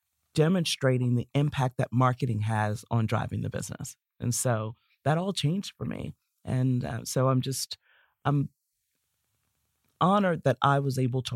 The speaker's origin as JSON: {"language": "English", "town": "Baltimore", "region": "Maryland", "country": "United States", "tie": "born or raised there", "said": "It's based in my hometown of Baltimore."}